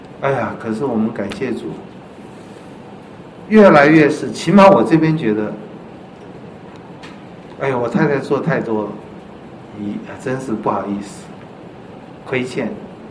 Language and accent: Chinese; China; 雅各很有我们中国人的个性，就是没有安全感